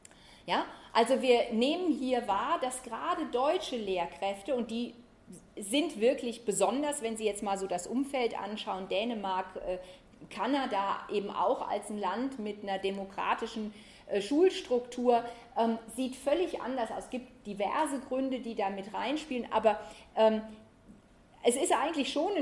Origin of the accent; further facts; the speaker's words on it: Germany; also ich sage das als Deutsche, sehr selbstkritisch